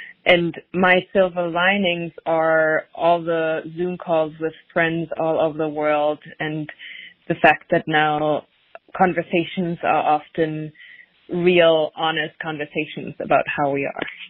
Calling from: Brooklyn, New York, United States; I'm dialing in from Brooklyn, New York.

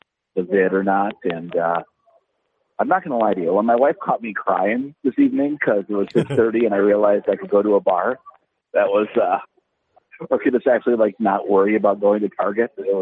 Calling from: St. Paul, Minnesota, United States; I am checking in from the Bulldog in St. Paul's Lower Town neighborhood.

